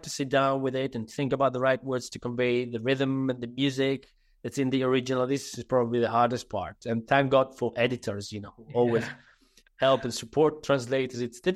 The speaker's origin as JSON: {"language": "English", "region": "Sardinia", "country": "Italy", "first_language": "Sardinian", "second_language": "English", "said": "One is a translation I published in Sardinian, which is my mother tongue"}